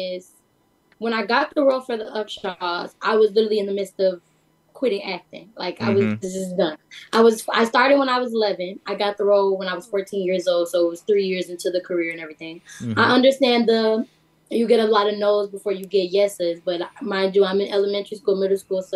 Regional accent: Chicago, Illinois, United States; But growing up in Chicago, I'm African American, I'm a black girl, and so it's a little hard.

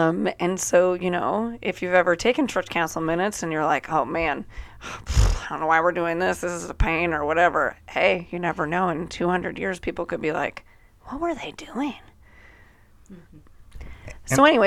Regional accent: Iowa, United States; Because I'm from Iowa, right? Like, by and large, we weren't really involved in a lot of this.

